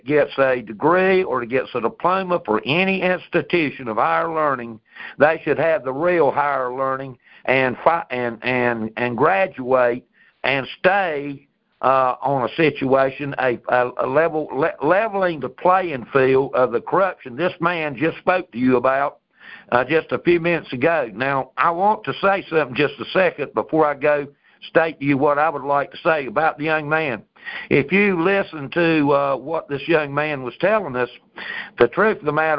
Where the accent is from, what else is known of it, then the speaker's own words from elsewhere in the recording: North Carolina, United States; in my case, North Carolina. I'm from North Carolina, go to Raleigh to the appellate court.